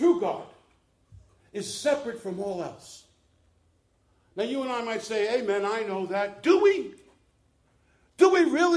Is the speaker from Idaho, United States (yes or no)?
no; Bronx, New York, United States; believe me, I am no Hebrew scholar, nor am I a Greek scholar. I am Italian from the Bronx.